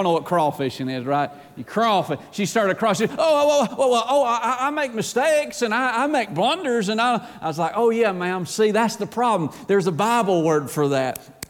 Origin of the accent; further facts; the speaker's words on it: Atlanta, Georgia, United States; I've met some of the meanest people in my life, and I grew up in Atlanta in a rough neighborhood.